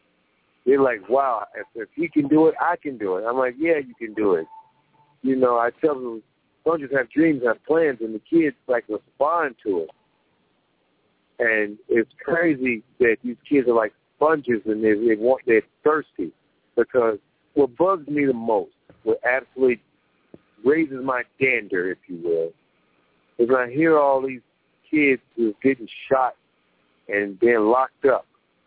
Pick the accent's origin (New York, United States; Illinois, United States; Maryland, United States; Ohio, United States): Illinois, United States; Chicago; I mean, I'm from West Side Chicago, and I've traveled the world